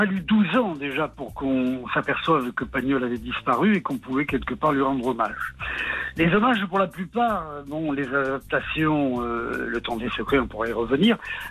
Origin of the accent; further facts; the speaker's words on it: Aubagne, Provence-Alpes-Côte d'Azur, France; quand ils sont venus tourner chez nous, chez moi, à Aubagne, justement